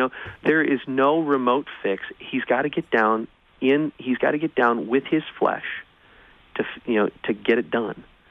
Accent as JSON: {"language": "English", "town": "Edwardsville", "region": "Illinois", "country": "United States", "tie": "born or raised there", "said": "I grew up in Edwardsville, Illinois, so I'm a city kid. Okay, I got my milk from the store"}